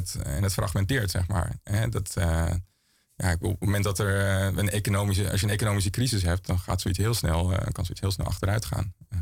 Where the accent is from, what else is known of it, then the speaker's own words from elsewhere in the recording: Amsterdam, North Holland, Netherlands; ik denk voor iedereen die hier al meerdere jaren woont, of in mijn geval meerdere decennia